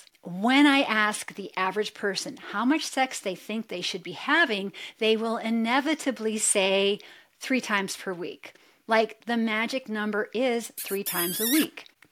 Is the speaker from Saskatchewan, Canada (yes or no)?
no; Calgary, Alberta, Canada; just to give you an example, I'm from Calgary